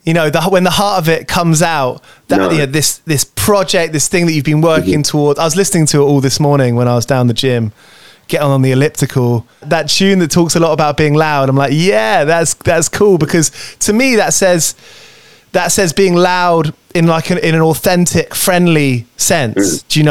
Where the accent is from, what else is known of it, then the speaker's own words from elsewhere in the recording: London, United Kingdom; your life growing up in London now, you know, in the last 30 odd years or however old you are. I'm 32, you know, but like, you know, that kind of this time of living in London